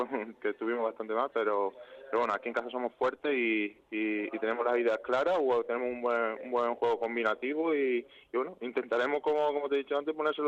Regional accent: Montijo, Extremadura, Spain; De Montijo.

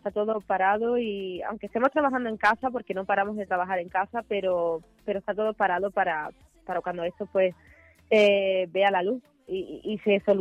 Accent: Ayamonte, Andalusia, Spain; Sí, aquí en mi tierra, en mi pueblo, me hicieron hija predilecta y me hicieron una estatua

